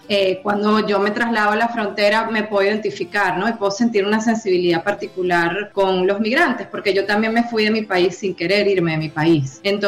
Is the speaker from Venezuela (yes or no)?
yes; Venezuela; moved away; cuando yo me vine de mi país, de Venezuela